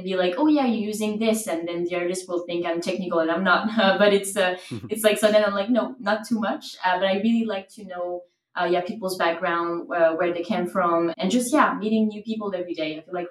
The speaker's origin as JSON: {"language": "English", "country": "France", "second_language": "English", "moved": "as an adult", "lives_now": "Montreal, Canada", "said": "I'm Frenchy, so maybe my accent you will see that. I relocated to Montreal like a couple of years ago"}